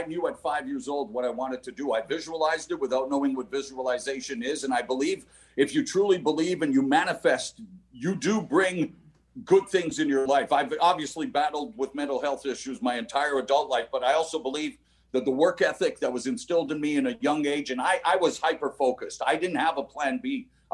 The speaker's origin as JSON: {"language": "English", "town": "Vancouver", "region": "British Columbia", "country": "Canada", "tie": "born or raised there", "said": "I started my career at 16 in my hometown of Vancouver"}